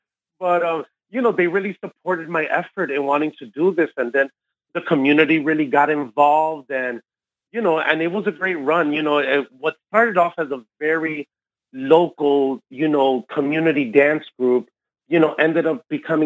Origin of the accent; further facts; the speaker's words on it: Chicago, Illinois, United States; growing up in Chicago, which is such a musical influenced city, you know, we grew up with so much house music.